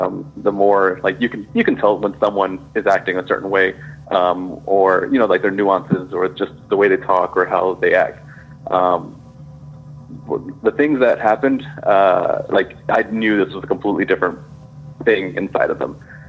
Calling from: Texas, United States

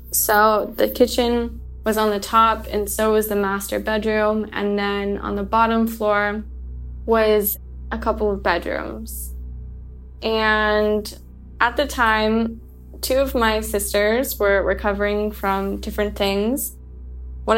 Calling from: Paris, Île-de-France, France; I'm calling from Paris, France.

